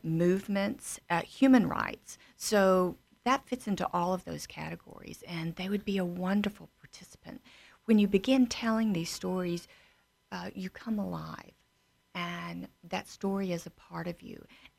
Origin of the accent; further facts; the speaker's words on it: Arkansas, United States; And I can think of a story growing up. I grew up in Arkansas.